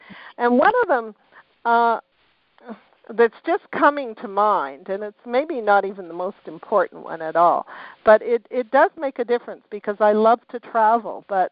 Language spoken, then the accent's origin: English; Canada; now in England; I moved to England from from Canada